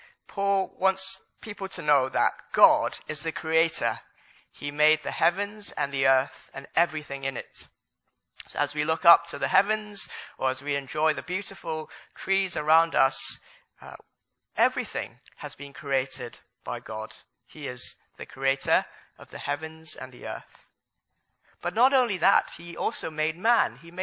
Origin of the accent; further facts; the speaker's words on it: Hong Kong; also born or lived in Leeds, United Kingdom; So I was born in this country, actually. I was born in Leeds, in Yorkshire, my mum went to university there, and my aunt used to work there. So, yeah, we do have some links with Yorkshire. So I was born there, which is brilliant. After I was born, my parents took me back to Hong Kong, so that I grew up in Hong Kong.